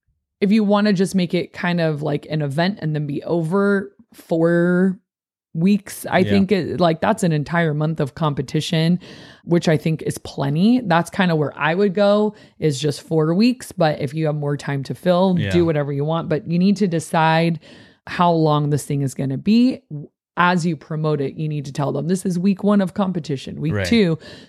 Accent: United States; I don't know about you, but I think it, as an American, everyone want to be on that team

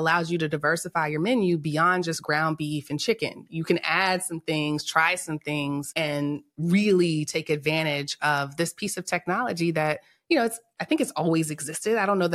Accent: Texas, United States; It does. And I'm from Texas.

